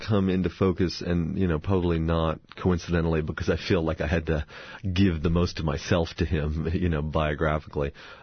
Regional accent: Massachusetts, United States; It's an amalgam of two towns that I grew up in Massachusetts, one south of Boston near the Cape and the other west of Boston, sort of a combination of the two.

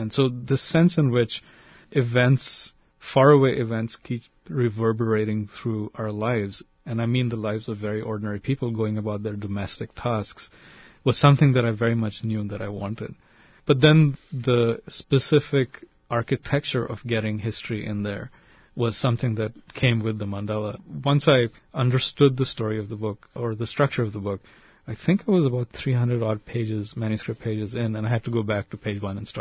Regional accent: India; growing up in India in the 60s and 70s

